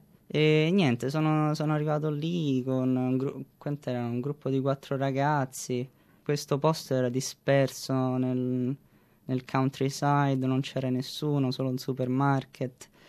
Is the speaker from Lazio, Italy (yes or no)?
yes; Rome, Lazio, Italy; moved away as an adult; now in Australia; Ho 24 anni e sono di Roma. Io sono venuto qua in Australia a gennaio del 2014.